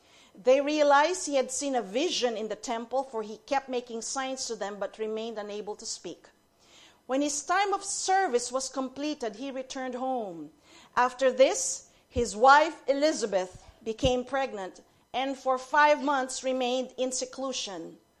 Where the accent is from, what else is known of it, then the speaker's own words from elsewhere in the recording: Philippines; Most of us, we come from the Philippines, and back home in the Philippines, we have what we call traditions.